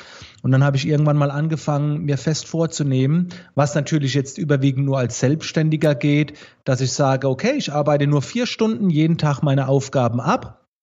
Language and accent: German; Baden-Württemberg, Germany; Ihr hört es ja schon ein klein wenig vom Dialekt. Ich komme aus der Nähe von Mannheim, Heidelberg.